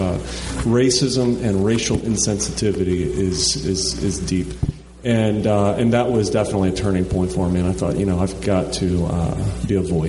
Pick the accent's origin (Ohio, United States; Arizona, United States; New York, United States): Ohio, United States; Akron; also born or lived in Maryland; I was a youth pastor for 5 years over on the eastern shore of Maryland. I'm from Akron, Ohio, originally, but ended up over there.